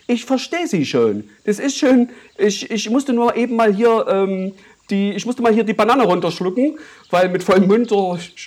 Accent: Leipzig, Saxony, Germany; komme ja nun ganz offensichtlich nicht von hier, das hört man ja wohl. Ne? Ich krieg den Dialekt, den krieg ich auch irgendwie, krieg ich den nicht weg. Ich bin eigentlich in Leipzig groß geworden.

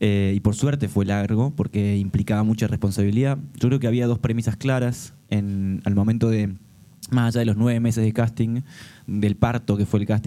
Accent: Córdoba, Argentina; now in Spain; viendo una persona de Córdoba encima, que tenemos un acento como, por decirte, más marcado que el andaluz de aquí

